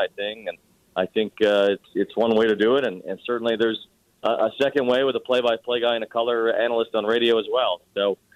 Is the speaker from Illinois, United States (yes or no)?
yes; Chicago, Illinois, United States; growing up in Chicago, that I don't really know who Howie was